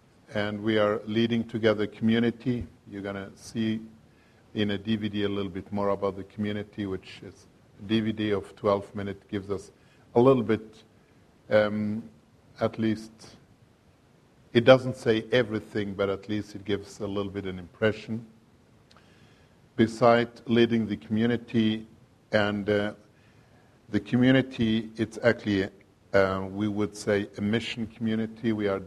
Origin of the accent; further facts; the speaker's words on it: Switzerland; also born or lived in Algeria; now in Jerusalem, Israel; I was born in Algeria, as you heard, grew up in Switzerland, moved about 16 years ago to Jerusalem, where we live since.